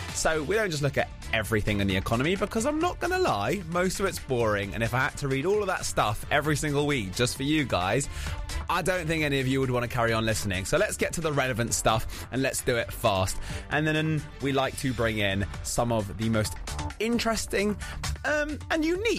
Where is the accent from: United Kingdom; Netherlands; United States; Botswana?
United Kingdom; London; But as a Londoner, I've never experienced this so badly myself.